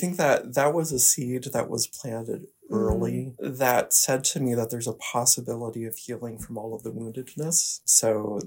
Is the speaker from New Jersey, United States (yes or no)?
no; Pennsylvania, United States; now in Blue Hill, United States; I grew up in Pennsylvania in a farming community, and I am the first in my family to go on to higher education.